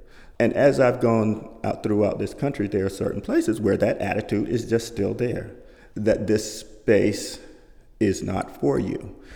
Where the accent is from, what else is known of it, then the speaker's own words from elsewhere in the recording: Georgia, United States; I grew up in Georgia where there were signs that said white only.